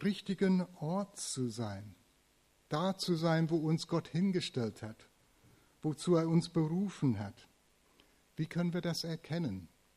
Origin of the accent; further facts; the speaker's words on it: England, United Kingdom; German is a second language; Also als Engländer weiß ich, was es ist, so ein Gentleman zu sein